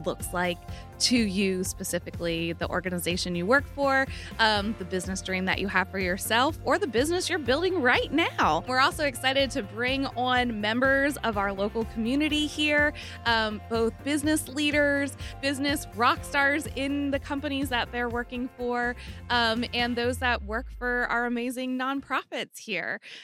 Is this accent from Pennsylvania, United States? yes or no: yes; Lancaster, Pennsylvania, United States; So I was born and raised here in Lancaster, Pennsylvania.